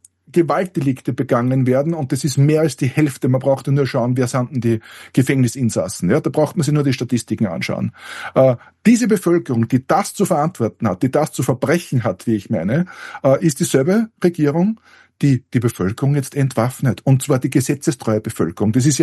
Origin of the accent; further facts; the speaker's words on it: Austria; Aber das Grundproblem der Politik bei uns in Österreich ist ja